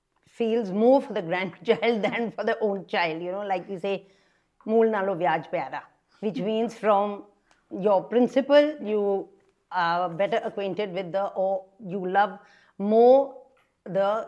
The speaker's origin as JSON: {"language": "English", "town": "Kolkata", "region": "West Bengal", "country": "India", "said": "I'm from Calcutta. I played basketball there."}